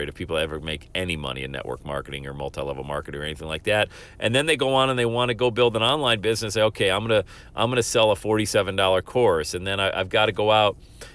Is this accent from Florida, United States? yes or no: no; Buffalo, New York, United States; I grew up in the Buffalo area. We got GM, Harrison Radiator, all of those factories up there around Western New York, Bethlehem Steel back in the 70s.